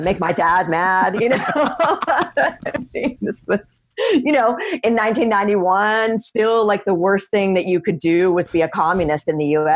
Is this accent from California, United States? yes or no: no; Idaho, United States; I was from Idaho. I didn't know.